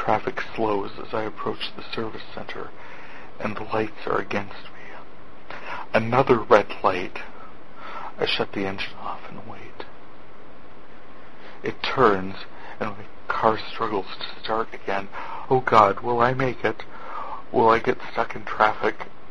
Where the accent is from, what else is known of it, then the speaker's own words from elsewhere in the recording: North Dakota, United States; I am from North Dakota, where I can tell you I'm already enjoying the longer days